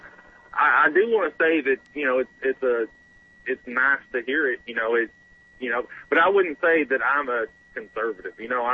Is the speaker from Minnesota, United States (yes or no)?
no; Texas, United States; I've born and raised in Texas. The only talk shows I've ever heard have all been conservative.